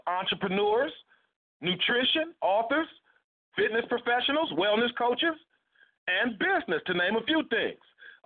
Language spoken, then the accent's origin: English; Vallejo, California, United States; my folks out of Vallejo, California, Miss Viola Figueroa. She's celebrating her birthday today in my hometown. All my Vallejo folks, stand up.